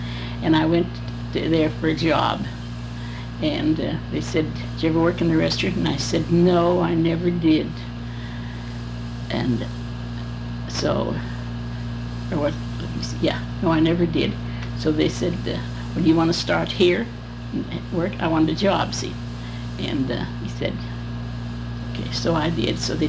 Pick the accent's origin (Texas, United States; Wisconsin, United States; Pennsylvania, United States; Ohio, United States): Pennsylvania, United States; Reading; born there; I was born in Reading, Pennsylvania, as far as I know. That's a good many years ago. Reading, Pennsylvania.